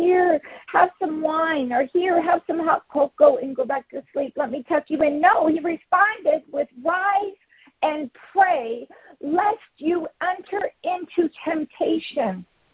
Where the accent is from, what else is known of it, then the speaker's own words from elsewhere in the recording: California, United States; I'm born and raised in California, but there's a Michigan accent back there.